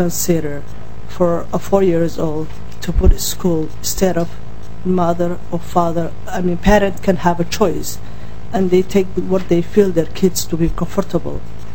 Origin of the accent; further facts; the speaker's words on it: Somalia; English is a second language; now in United States; I'm from Somalia, but I'm American.